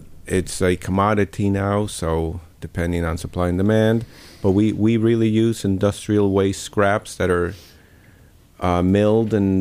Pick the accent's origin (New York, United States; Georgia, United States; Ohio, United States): New York, United States; also born or lived in Argentina; now in Buenos Aires, Argentina; I was born in Argentina, grew up in New York, if it is I grew up actually, and I'm back in Buenos Aires since about 20 years ago.